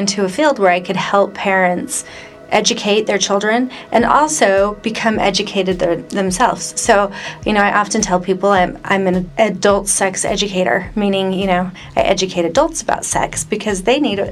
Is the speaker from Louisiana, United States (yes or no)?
no; Utah, United States; now in San Antonio, United States; I am a sexologist from San Antonio, but I was born and raised in Utah.